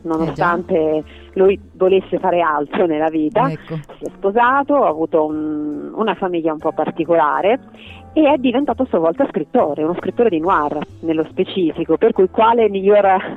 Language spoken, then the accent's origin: Italian; Assisi, Umbria, Italy; Io sono di Assisi.